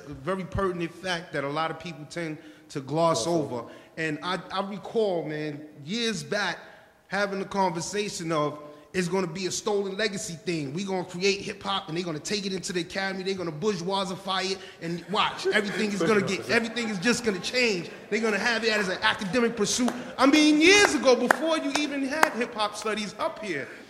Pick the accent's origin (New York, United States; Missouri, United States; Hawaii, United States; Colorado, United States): New York, United States; Bronx; I was born and raised in the Bronx. I'm 35, so I grew up.